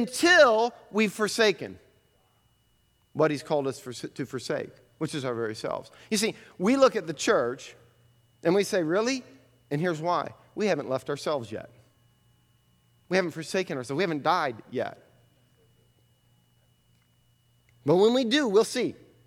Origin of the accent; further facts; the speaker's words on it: United States; After all, we are American. We like it.